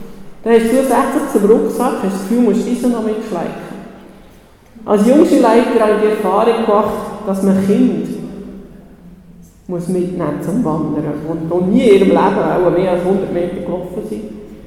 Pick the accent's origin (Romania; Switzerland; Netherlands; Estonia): Switzerland; ein mühsamer Text, wenn man als Schweizer im 21. Jahrhundert lebt.